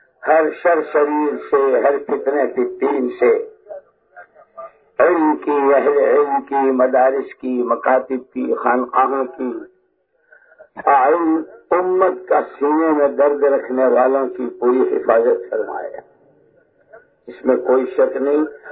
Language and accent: Urdu; Gujarat, India; اپنے یہاں کی سناؤں, ہمارے علاقے میں گجرات میں ہندوستان میں 7 سال سے مسلسل قحط سالی ہو رہی تھی